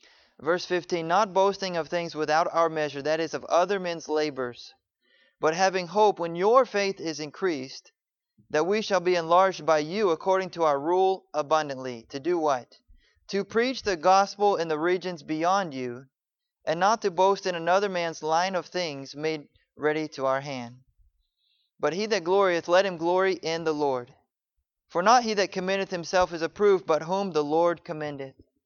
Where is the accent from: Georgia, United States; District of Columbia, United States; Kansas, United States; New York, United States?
Georgia, United States; You know, my wife is from Pennsylvania. I'm from Georgia. There's a little dialect different there.